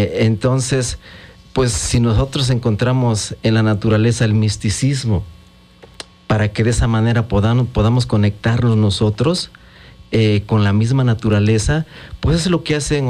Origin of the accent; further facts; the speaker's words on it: Mexico; Nuestra lengua mexicana, sí. Porque somos mexicas, entonces nuestra lengua es el mexicano.